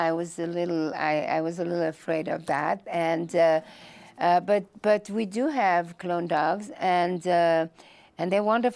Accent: Belgium; I come from Belgium.

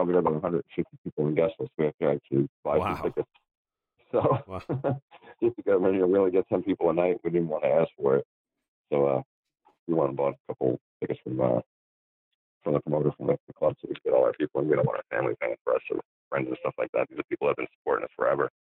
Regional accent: New York, United States; Well, we're from New York and New Jersey area.

